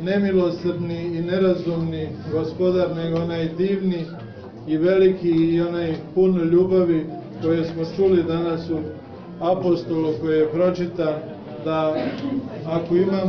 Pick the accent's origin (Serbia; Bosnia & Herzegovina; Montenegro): Bosnia & Herzegovina; Republika Srpska; mi Bosanci koji često kaže se za nas, koji smo sada iz Republike Srpske, ali rođeni u onoj Bosni.